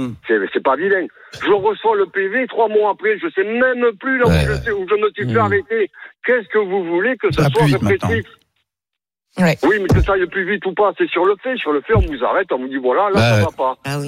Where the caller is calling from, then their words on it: Bordeaux, Nouvelle-Aquitaine, France; Je suis de Bordeaux.